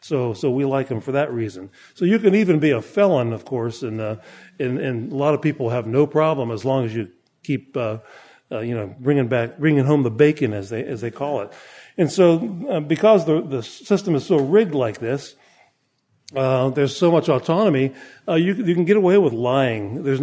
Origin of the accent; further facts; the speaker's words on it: Pennsylvania, United States; Well, I grew up in Pennsylvania